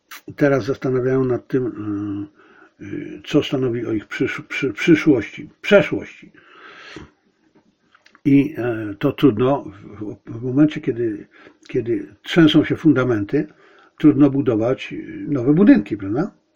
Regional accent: China; Znaczy innym Chińczykom, bo ja jestem Chińczykiem, więc innym Chińczykom też.

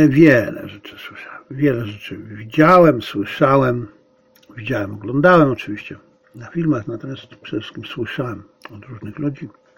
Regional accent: Zabrze, Silesian Voivodeship, Poland; przed moim urodzeniem moje ukochane Zabrze nazywało się Hindenburg. I kiedy byłem dzieckiem, dorastałem na poły w niemieckim Zabrzu. Jeszcze w niemieckim Zabrzu. W niemieckim otoczeniu. Wśród niemieckich Ślązaków.

